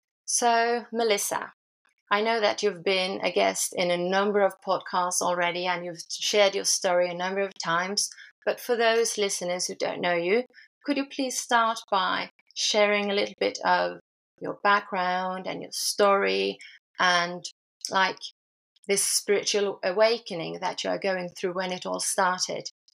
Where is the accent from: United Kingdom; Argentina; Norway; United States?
Norway; English is a second language; I'd like to say that I'm from Norway